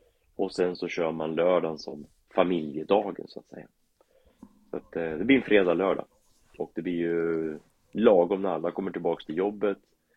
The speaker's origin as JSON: {"language": "Swedish", "town": "Karlskoga", "region": "Örebro County", "country": "Sweden", "tie": "born or raised there", "said": "jag är ju uppvuxen i Karlskoga"}